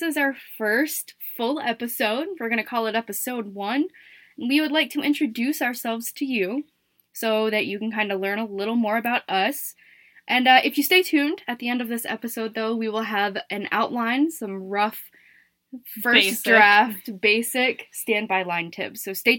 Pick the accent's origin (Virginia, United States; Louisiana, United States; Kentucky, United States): Virginia, United States; No, I'm 32, and I am born and raised in Virginia, but soon to be relocating to Connecticut.